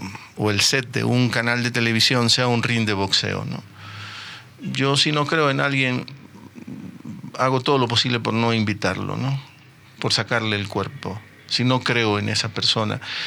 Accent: Guayaquil, Guayas, Ecuador; mis hermanos y una familia muy numerosa, todos guayaquileños, yo también, yo viví hasta mis 23 años en Guayaquil

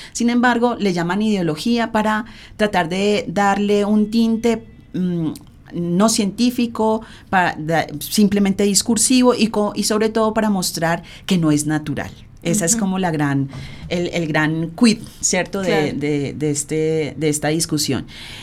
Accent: Colombia; Este dolor de como colombianos que tenemos al cerrar la puerta

